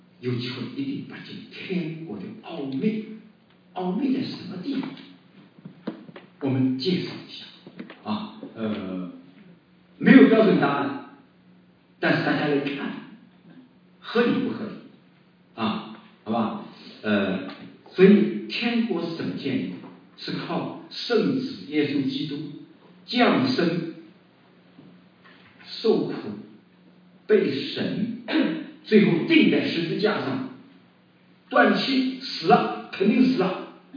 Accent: China; 就好像我们中国人有的时候叫上帝，有的时候叫神

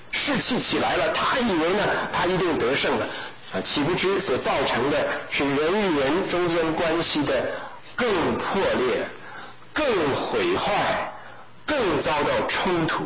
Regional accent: Taiwan; moved away as an adult; also born or lived in Shenyang, China; now in United States; 父母亲就带着我们就到了台湾，所以我是在台湾，我是生在沈阳，长在台湾，然后后来呢，就到美国来读书啊，来读研的。

